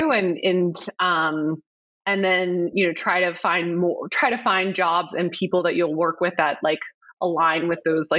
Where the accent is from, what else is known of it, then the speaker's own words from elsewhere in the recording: Pennsylvania, United States; I grew up outside of Philadelphia and was always, you know, a pretty active kid, both in academics and in sports